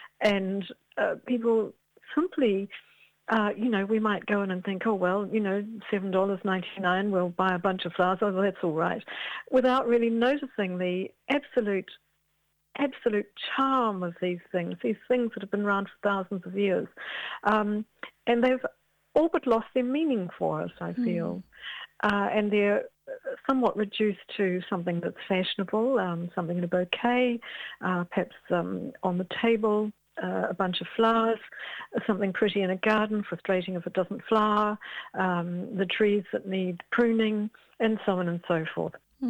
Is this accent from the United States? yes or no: no; Auckland, New Zealand; I'm from Tamaki Makaurau.